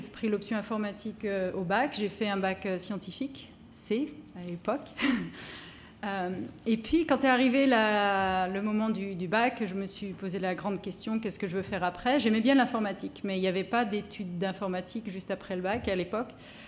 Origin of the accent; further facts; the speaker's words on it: Saint-Étienne, Auvergne-Rhône-Alpes, France; now in New York, United States; je suis partie de Saint-Étienne, ma ville natale, et donc arrivée maintenant à New York où je travaille pour Google.